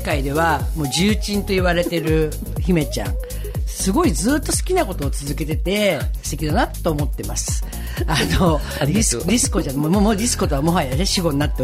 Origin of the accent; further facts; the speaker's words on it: Tokyo, Japan; そして、私は、ま、東京で生まれ育って相当遊んできましたが、今まあまあないいお年頃になっております。現在は東京中目黒という町で遊び場、ま、バーをやっております。